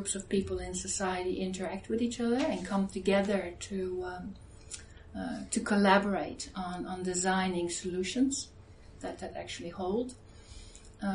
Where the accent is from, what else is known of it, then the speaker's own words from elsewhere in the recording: Hoogvliet, South Holland, Netherlands; also born or lived in Rotterdam; now in New Zealand; I grew up in the Netherlands. I was born in Rotterdam. I grew up in a town, a small town called Hoogvliet, close to Rotterdam, which is pretty much under the smokestacks of the Royal Dutch Shell refineries.